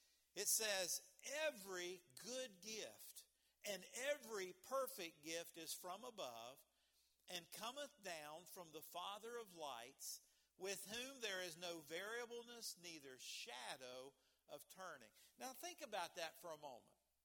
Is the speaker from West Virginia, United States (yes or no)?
yes; West Virginia, United States; born there; Lord, I thank you that I was born in America. I mean, that's a blessing. I mean, that's a good thing from God. And I thank him that I was born in West Virginia.